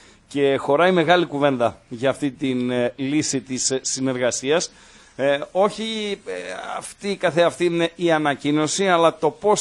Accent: Eptalofos, Greece; Επτάλοφος, από εκεί που εκεί μεγαλώσαμε, στην Επτάλοφο.

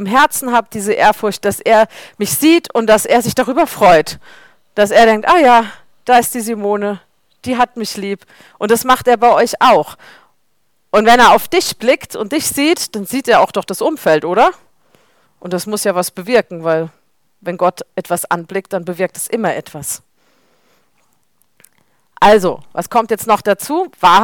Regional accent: Sensbachtal, Hesse, Germany; wir hatten mehrere Brände bei uns in Sensbachtal, weil es zu trocken war.

